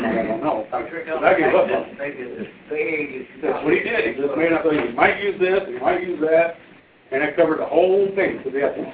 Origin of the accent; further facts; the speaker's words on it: Indiana, United States; I talked to all the, we're from Indiana, by the way. I talked to all the people in Indiana, all the politicians over there